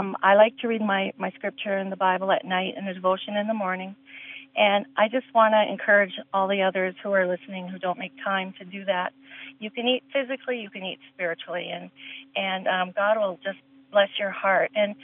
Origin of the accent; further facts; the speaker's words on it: Canada; I think I'm just going to say … from Canada from now on.